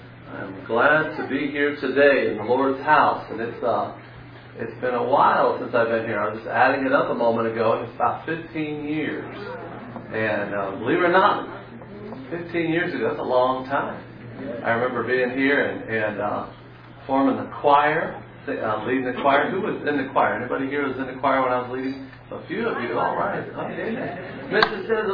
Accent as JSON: {"language": "English", "region": "Florida", "country": "United States", "also_born_or_lived": "Colorado", "said": "And then, I'm from Florida. I'm a sixth-generation Floridian. It's in my blood. I got sand between my toes, And my heart's always been there."}